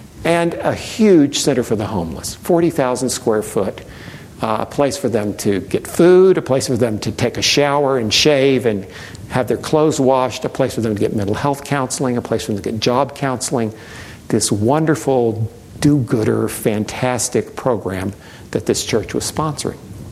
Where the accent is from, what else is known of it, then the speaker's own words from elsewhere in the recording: Texas, United States; And I grew up near Houston, so it's been a real privilege to go back.